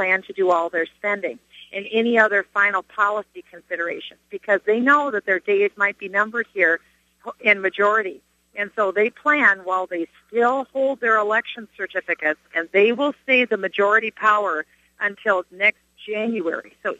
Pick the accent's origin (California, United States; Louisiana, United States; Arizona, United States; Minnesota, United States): Minnesota, United States; Also, in my home state of Minnesota, there has been an attempt